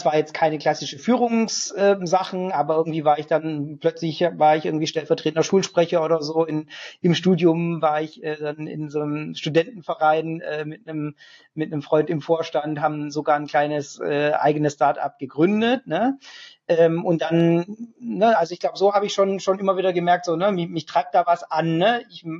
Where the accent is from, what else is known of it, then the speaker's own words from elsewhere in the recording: Southern Germany, Germany; Aber mein Vater kam aus Vietnam, meine Mutter kommt vom Bodensee. Ich bin tatsächlich in Süddeutschland aufgewachsen, habe da auch meine ersten Arbeits- und Studienerfahrungen dann gemacht, bin da sicherlich auch ein bisschen geprägt worden.